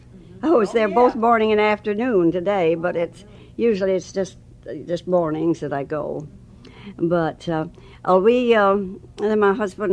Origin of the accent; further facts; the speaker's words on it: Eaton Rapids, Michigan, United States; In Michigan, close to Lansing, Eaton Rapids.